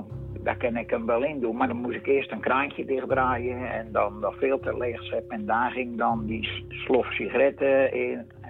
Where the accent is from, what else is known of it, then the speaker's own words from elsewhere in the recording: Vlaardingen, South Holland, Netherlands; Want ik kom uit Vlaardingen, dat is officieel. En dat is in Haringstad.